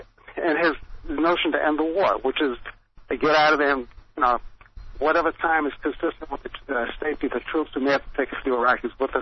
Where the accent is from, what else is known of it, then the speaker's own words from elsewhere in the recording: Boston, Massachusetts, United States; also born or lived in South Florida; I'm from Boston.